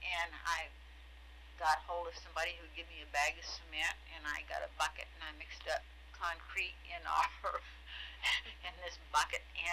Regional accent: Abilene, Kansas, United States; Well, I was born in Abilene, Kansas, which is the end of the Chisholm Cattle Trail.

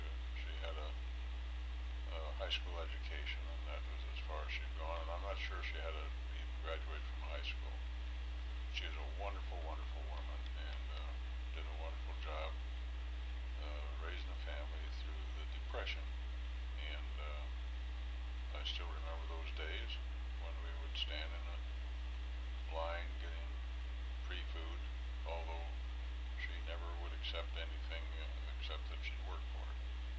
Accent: Fort Wayne, Indiana, United States; born there; I was born in Fort Wayne in 1924, which is a long time ago, and to my mother and my father, both German

